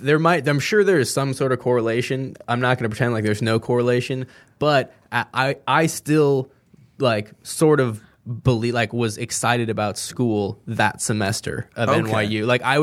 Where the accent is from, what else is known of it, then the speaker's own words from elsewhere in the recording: California, United States; I grew up in California. We smoked weed.